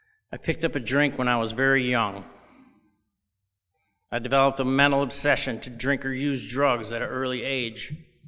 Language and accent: English; Detroit, Michigan, United States; born there; I was born in Detroit, Michigan. To loving parents. I had four brothers.